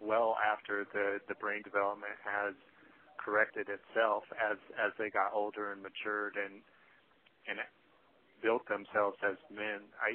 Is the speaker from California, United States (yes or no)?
no; Seattle, Washington, United States; I grew up in Seattle. I basically lived in Seattle my whole entire life until my arrest at the age of 18.